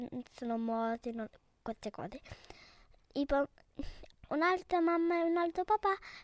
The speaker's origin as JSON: {"language": "Italian", "town": "Naples", "region": "Campania", "country": "Italy", "also_born_or_lived": "Hanoi", "said": "In Vietnam, ma sono napoletano."}